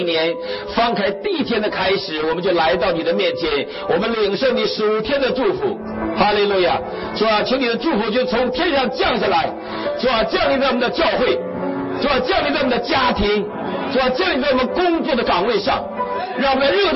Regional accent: Northeast China, China; now in United States; 在美国过年我们没有家乡的饭，尤其我们东北人没有啊酸菜炖粉条啊

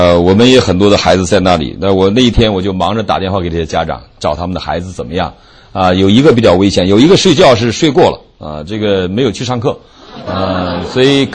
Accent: Virginia, United States; 我来自于维吉尼亚州

